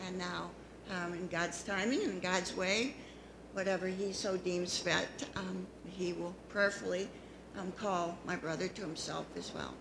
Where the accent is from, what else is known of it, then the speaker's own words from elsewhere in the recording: Painesville, Ohio, United States; born there; So anyhow … I was born in Painesville.